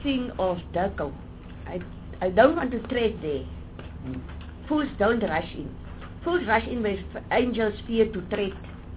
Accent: Northern Cape, South Africa; Because I'm from the Northern Cape.

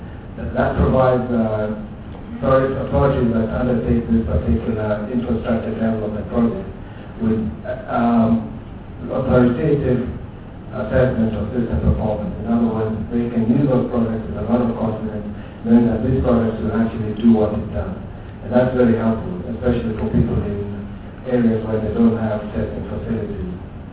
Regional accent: South Africa; I'm a South African, a worker of technical assessment agency

